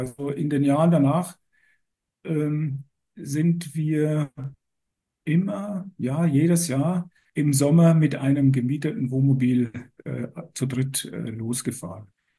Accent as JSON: {"language": "German", "region": "Bavaria", "country": "Germany", "tie": "born there", "accent": "Bavarian", "moved": "yes", "lives_now": "Taunus, Germany", "said": "Bin aber geboren in Bayern und wer genau hinhört, hört vielleicht noch so einen leichten bayerischen Einschlag. Den kriegt man Gott sei Dank nicht ganz weg. Aber mittlerweile wohne ich schon seit Anfang der 80er Jahre, wie gesagt, hier im Taunus."}